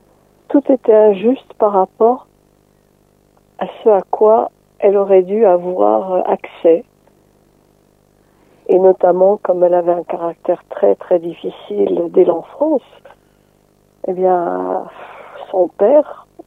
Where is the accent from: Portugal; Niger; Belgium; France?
Portugal; French is a second language; Et là, j'ai raconté quelque chose que j'ai vécu quand j'étais enfant au Portugal avec un libraire.